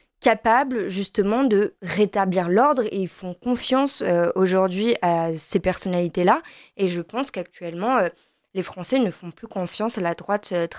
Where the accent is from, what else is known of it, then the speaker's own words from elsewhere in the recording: Biarritz, Nouvelle-Aquitaine, France; Déjà, le Pays basque, Biarritz, c'est chez moi. C'est là où je suis née, c'est là où j'ai grandi, c'est là où j'habite.